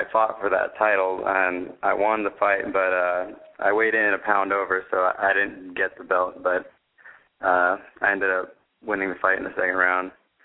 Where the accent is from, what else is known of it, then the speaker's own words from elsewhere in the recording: Canby, Oregon, United States; I grew up in Canby, Oregon, a little town out in the country, and I lived there all my whole life.